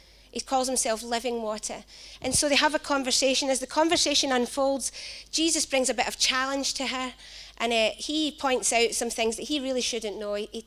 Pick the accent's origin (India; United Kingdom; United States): United Kingdom; Glasgow, Scotland; now in Newcastle, United Kingdom; he's got a little kind of funny accent with us because I'm from Glasgow.